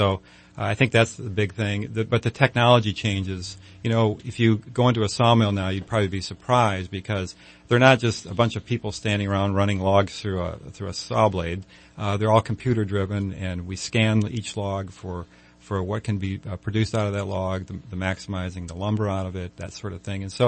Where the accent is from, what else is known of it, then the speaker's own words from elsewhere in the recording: Michigan, United States; I grew up in Michigan and went to forestry school and practiced forestry for a bit in the late 1970s in Northern California.